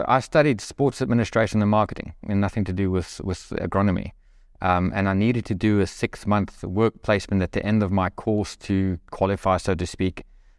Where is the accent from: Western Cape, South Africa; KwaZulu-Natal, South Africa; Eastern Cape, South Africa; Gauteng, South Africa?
Western Cape, South Africa; George; I grew up a humble home, middle-class family. I lived in George my whole life. I went to school there. I moved away for my military.